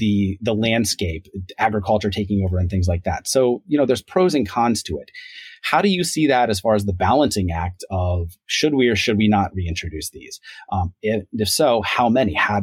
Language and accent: English; Kentucky, United States; So in my home state of Kentucky, they started doing that in the late 90s, I believe.